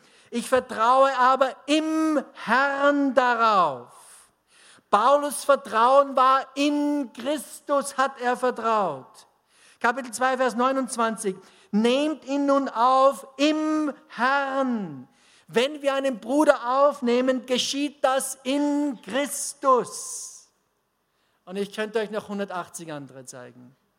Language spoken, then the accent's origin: German; Austria; Manchmal ist sie ein bisschen undeutsch, aber das sind wir Österreicher sowieso.